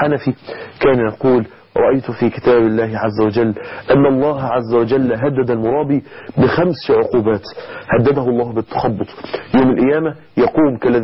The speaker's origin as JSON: {"language": "Arabic", "country": "Egypt", "said": "زي ما بيقولوا عندنا في مصر"}